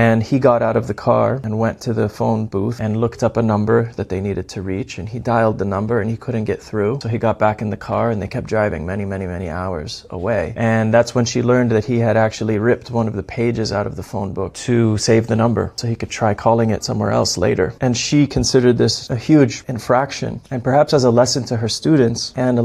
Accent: Beirut, Beirut Governorate, Lebanon; I grew up in Beirut, this Mediterranean city, the capital of Lebanon, a place where neither of them is from. I do associate with that experience of being a third culture kid.

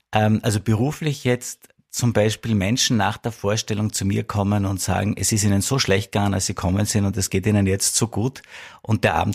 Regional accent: Graz, Styria, Austria; Weil ich bin ja, also in Wien, ich komme ja aus Graz

